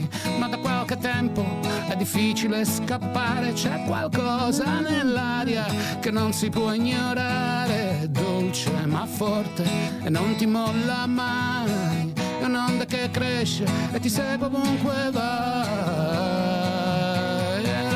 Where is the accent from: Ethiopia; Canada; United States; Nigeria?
United States; now in Rome, Italy; e il mio italiano somiglia molto, lo so, a quello di Stelio, però io non parlo come Stelio. Io sono un americano che vive a Roma